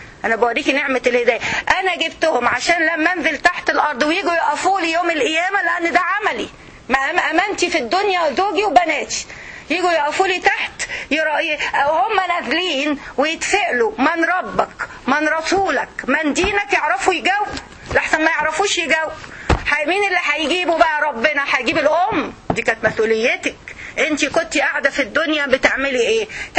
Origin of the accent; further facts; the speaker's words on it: Egypt; إحنا عندنا في مصر بيقولوا الشيشة